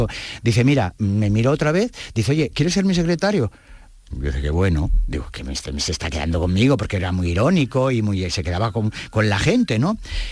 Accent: Jaén, Andalusia, Spain; born there; Mira, mi familia es de Jaén. Yo soy de... Yo nací en Jaén.

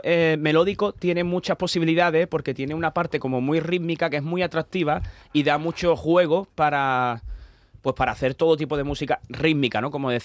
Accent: Andalusia, Spain; los andaluces tenemos fama de echarnos tierra encima

